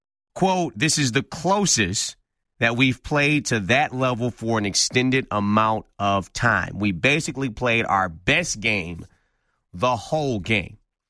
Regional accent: Detroit, Michigan, United States; I stayed in state when I came to Michigan State. I'm from Detroit.

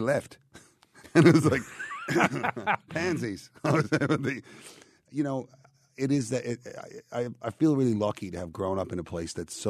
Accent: Petty Harbor, Newfoundland and Labrador, Canada; Well, my hometown was a place like many fishing towns that are isolated in that they're little harbors, right? There's no – in history, there was no roads going to them. You can only get to them by boat. I mean, now in my generation, of course, Petty Harbor was connected by a road or two.

